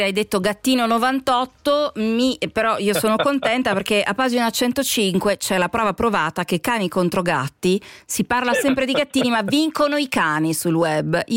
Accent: Parma, Emilia-Romagna, Italy; ma io sono di Parma

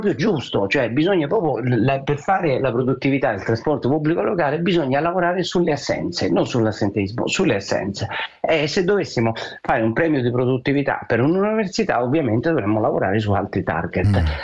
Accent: Rome, Lazio, Italy; sono romano, non sono eccellenti i trasporti romani

